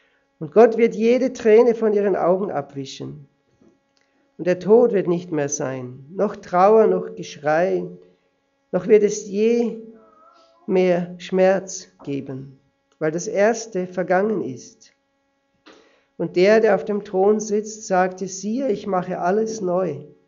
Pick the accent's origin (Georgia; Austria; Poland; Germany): Austria; now in Switzerland; Ich bin aus der Schweiz, aber ich bin Österreicher, meine Frau ist Schweizerin. Wir wohnen seit 18 Jahren in der Schweiz. Wir haben 4 Kinder.